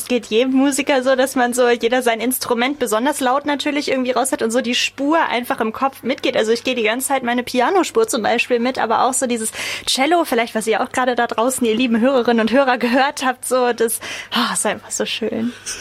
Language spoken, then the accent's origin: German; Schleswig-Holstein, Germany; Ich komme nämlich aus Schleswig-Holstein eigentlich